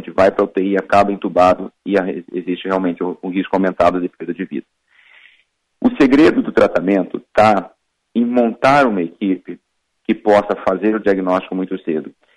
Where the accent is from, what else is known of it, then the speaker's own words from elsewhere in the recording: Palmeira das Missões, Rio Grande do Sul, Brazil; now in Rondônia, Brazil; eu sou gaúcho, nasci em Palmeira das Missões, tive a minha formação em Porto Alegre